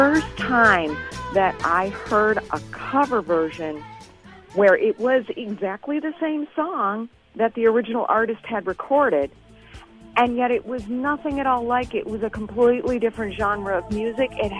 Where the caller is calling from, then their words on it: Evanston, Illinois, United States; I'm calling from Evanston.